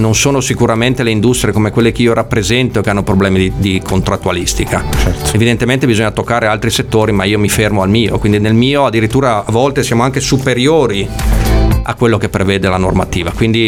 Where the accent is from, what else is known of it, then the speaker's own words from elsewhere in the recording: Lombardy, Italy; anche io sono lombardo